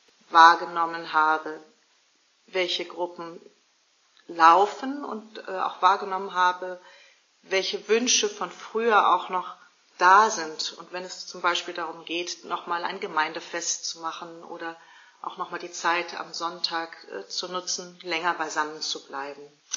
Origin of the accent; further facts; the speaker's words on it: Essen, North Rhine-Westphalia, Germany; also born or lived in Trier / Düsseldorf / Quito, Ecuador; Ich bin in Trier an der Mosel geboren worden, in Düsseldorf eingeschult worden. Ich habe 6 Jahre lang in Quito, Ecuador leben dürfen. Und habe im Ruhrgebiet in Essen mein Abitur gemacht.